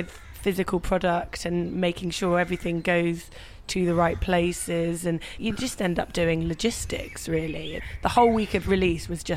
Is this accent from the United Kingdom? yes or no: yes; Bristol, South West England, United Kingdom; I remember being at Rough Trade Records in Bristol, which is my hometown.